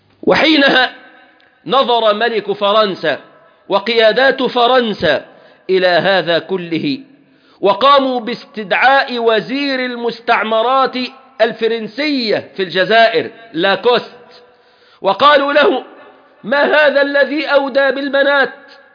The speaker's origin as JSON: {"language": "Arabic", "country": "Egypt", "said": "بلادنا مصر المسلمة"}